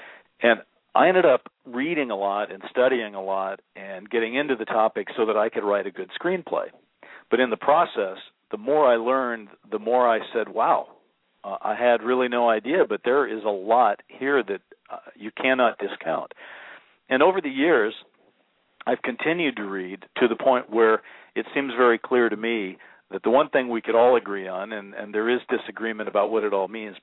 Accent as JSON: {"language": "English", "region": "Oregon", "country": "United States", "tie": "born or raised there", "said": "I first I'm from Oregon. I came to Oregon in 1950. I was raised, well, I didn't come in 50. I wasn't alive then, but my parents did. And I was raised about 30 miles from McMinnville"}